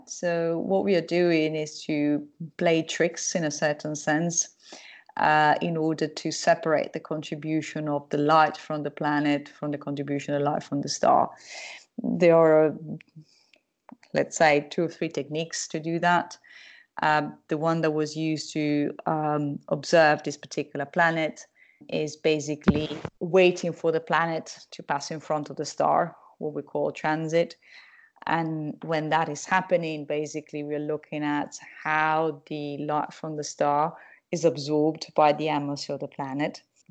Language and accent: English; Italy; I grew up in Italy, and when I was a kid in the 70s